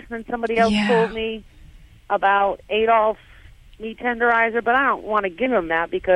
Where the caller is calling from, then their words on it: Marianna, Florida, United States; Florida. Marianna, Florida.